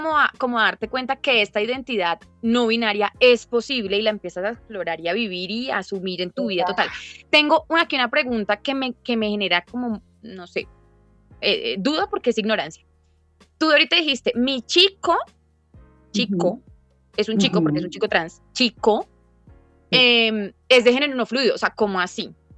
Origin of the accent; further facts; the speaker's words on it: Cali, Valle del Cauca, Colombia; lo digo porque soy caleña, amo mi ciudad. Para mí es la mejor ciudad del mundo.